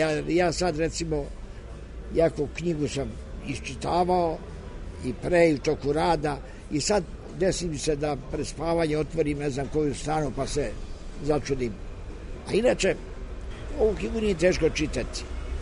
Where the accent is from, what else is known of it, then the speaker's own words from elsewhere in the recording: Valjevo, Kolubara District, Serbia; Ja sam Srbin iz Valjeva, razume se, imam svoju veru